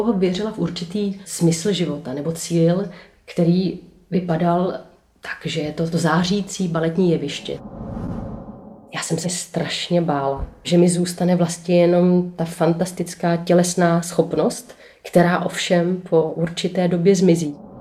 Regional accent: Aš, Karlovy Vary Region, Czechia; Tak já pocházím z Aše, z nejzápadnějšího cípu naší republiky.

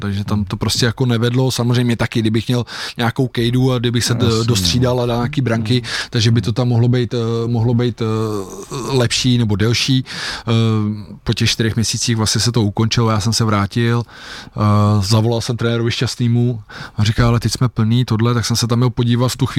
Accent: Prague, Czechia; já tím, že jsem byl z Prahy

